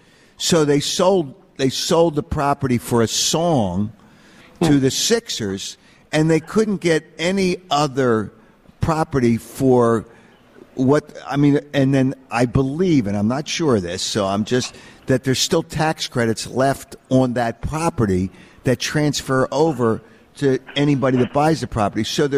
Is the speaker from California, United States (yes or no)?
no; Philadelphia, Pennsylvania, United States; now in Delaware County, United States; I live in Delaware County, and I grew up in Northeast Philadelphia, but it was Philadelphia.